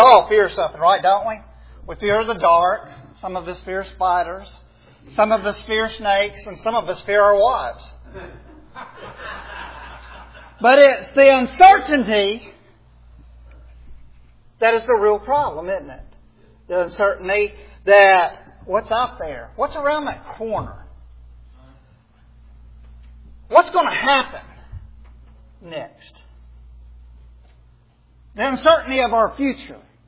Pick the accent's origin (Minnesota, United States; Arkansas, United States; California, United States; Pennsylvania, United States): Arkansas, United States; Now, we're from Arkansas.